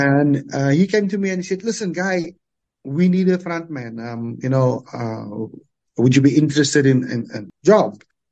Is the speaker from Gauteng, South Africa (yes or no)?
no; Cape Town, Western Cape, South Africa; Cape Town, Cape Flats, growing up in the Cape Flats, every school had the doo-wop groups and things like that.